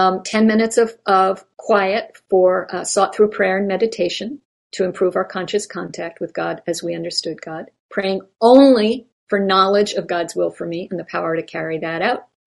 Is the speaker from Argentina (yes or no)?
no; New England, United States; now in North Carolina, United States; and I moved here from New England to North Carolina